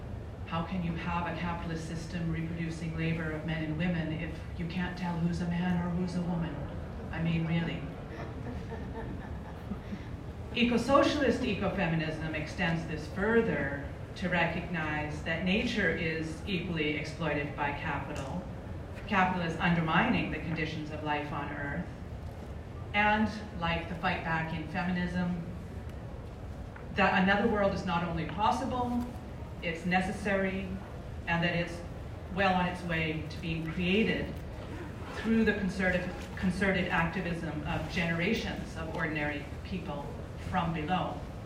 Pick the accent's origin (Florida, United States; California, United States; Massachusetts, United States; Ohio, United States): Massachusetts, United States; I'm also a part-time academic in Canada, although I grew up here in Massachusetts in the United States.